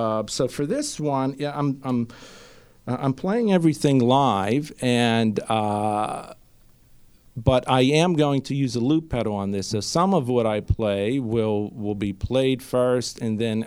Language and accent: English; East Pittsburgh, Pennsylvania, United States; I grew up in East Pittsburgh, which would be east of the city, so north for Sales, Turtle Creek area.